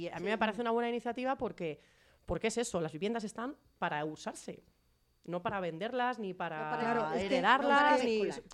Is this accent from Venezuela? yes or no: no; Parla, Community of Madrid, Spain; vengo de Parla, que es un foco, el sur de Madrid, de lo que fue el ladrillazo en su momento